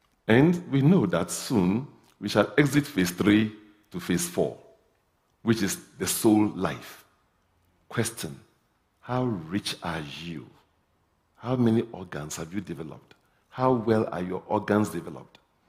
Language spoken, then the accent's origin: English; Ghana; I'm a universal citizen. I come from Africa, and nature is my teacher.